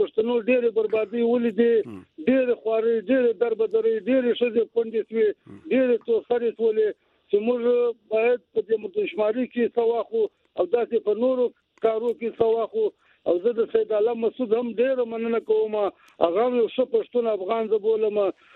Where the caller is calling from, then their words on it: Dubai, United Arab Emirates; دلته زه د دوبۍ کې یم